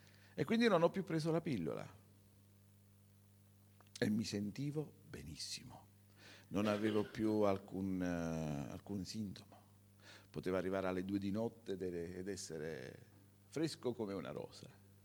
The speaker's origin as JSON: {"language": "Italian", "town": "Naples", "region": "Campania", "country": "Italy", "said": "Io sono napoletano, sono nato sotto il Vesuvio"}